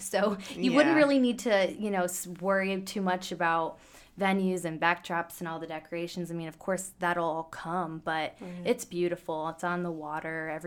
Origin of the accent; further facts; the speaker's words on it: United States; But it's like we're so American, you know. Yeah. So we're like, whoa, Eiffel Tower.